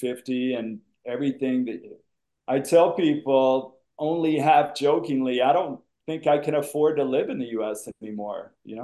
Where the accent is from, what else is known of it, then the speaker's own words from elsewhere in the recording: Atlanta, Georgia, United States; now in El Salvador; I mean, it's tough when I come back to the States, once or twice a year at least. And I'm from the Atlanta area.